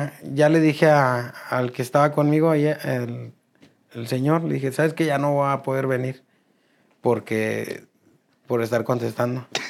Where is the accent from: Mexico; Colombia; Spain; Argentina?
Mexico; Monterrey, Nuevo León; Pero no, como soy de Monterrey, lo voy a tocar una cumbia.